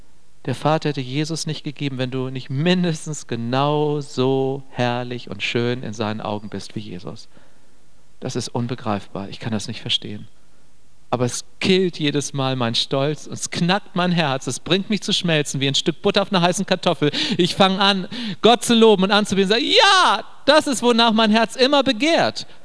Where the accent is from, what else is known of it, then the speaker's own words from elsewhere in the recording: Hannover, Lower Saxony, Germany; Und da habe ich gedacht, das ist so weit weg von meiner Heimat. Also wenn die anschließend alle lachen über mich, dann erfährt das in Hannover niemand.